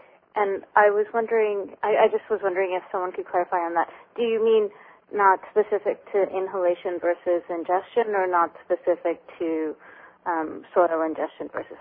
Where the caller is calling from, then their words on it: New York, United States; I'm calling in from New York.